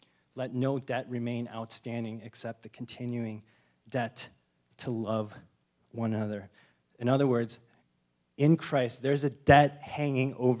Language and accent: English; Wisconsin, United States; So I'm from Wisconsin. I hate those guys.